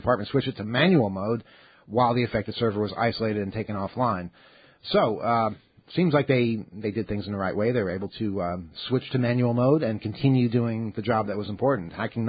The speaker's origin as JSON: {"language": "English", "region": "New York", "country": "United States", "said": "You know, speaking as a New Yorker, where jaywalking is encouraged, this strikes me as being incredibly offensive."}